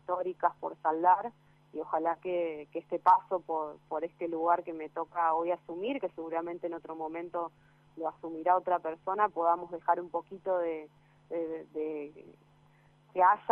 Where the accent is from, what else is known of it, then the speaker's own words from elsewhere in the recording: Chañar Ladeado, Santa Fe, Argentina; also born or lived in Rosario; yo soy de Chañar Ladeado, bien al sur de la provincia de Santa Fe, en el departamento Caseros, un pueblo de casi 6.000 habitantes. Hace 10 años me fui a la ciudad de Rosario a estudiar